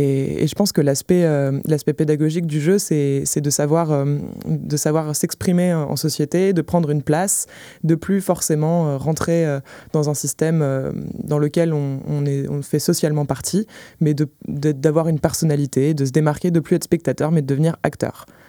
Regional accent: Rennes, Brittany, France; Déjà parce que je suis rennaise, que j'aime cette ville

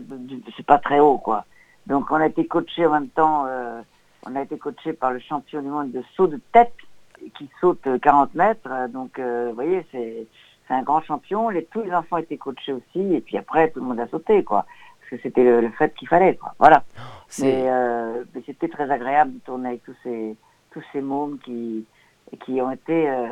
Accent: Hauts-de-France, France; moi, je suis du Nord. Moi, je peux me baigner partout en France.

